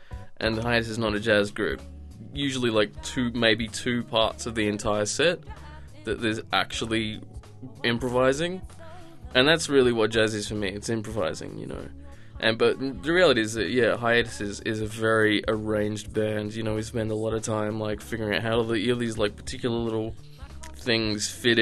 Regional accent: Tasmania, Australia; I'm from Tasmania, but yeah, I studied at University of Miami for 4 years.

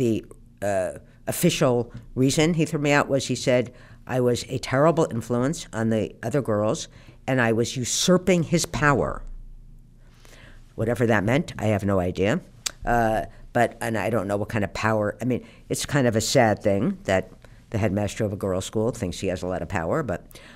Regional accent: New Jersey, United States; I knew how to drive because I was from New Jersey, so I knew how to drive.

